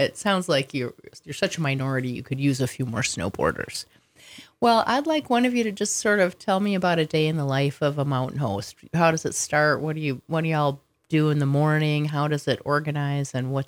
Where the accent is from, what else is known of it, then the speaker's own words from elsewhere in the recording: Minnesota, United States; You know, when I was a kid, I grew up in Minnesota. Listeners know this. I skated a little ski area outside of St. Paul.